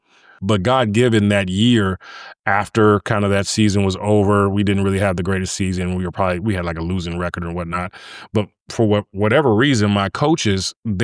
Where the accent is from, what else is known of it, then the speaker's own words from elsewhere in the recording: Starkville, Mississippi, United States; So I'm from Mississippi originally, Starkville, Mississippi, Hail State out there.